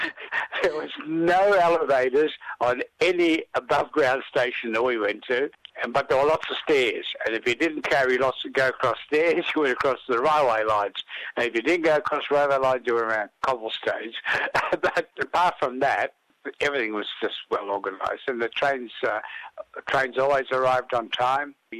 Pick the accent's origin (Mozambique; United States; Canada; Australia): Australia; Look, I'm from Australia. I talk a little bit of Polish, I talk a little bit of English, and I talk a lot with my hands.